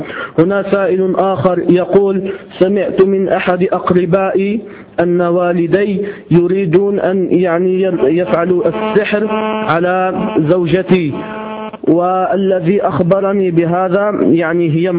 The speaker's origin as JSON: {"language": "Arabic", "country": "Morocco", "said": "فالعادة عندنا في المغرب أن يعطي للشرطي ثمن بسيط"}